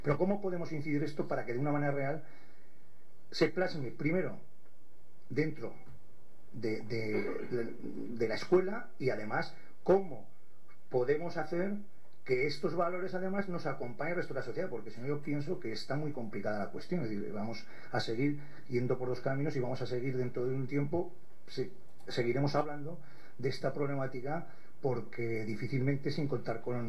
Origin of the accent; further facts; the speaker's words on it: Aragon, Spain; de la Comunidad Autónoma de Aragón. Soy maestro